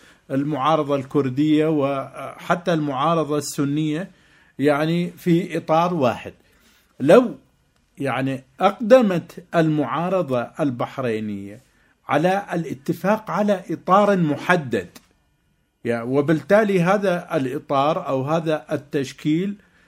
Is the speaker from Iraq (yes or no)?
yes; Iraq; لاحظ هناك معارضات كما حصل عندنا في العراق